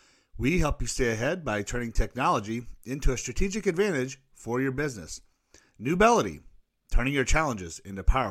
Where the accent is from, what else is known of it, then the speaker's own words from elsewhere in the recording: Bluegrass, Iowa, United States; You know, I always like to joke, because I grew up in Bluegrass, Iowa, which is right across the river outside of Davenport